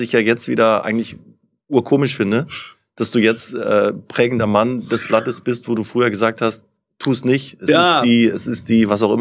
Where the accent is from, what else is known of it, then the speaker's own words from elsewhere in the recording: Oerlinghausen, North Rhine-Westphalia, Germany; Also ich komme aus Oerlinghausen bei Bielefeld.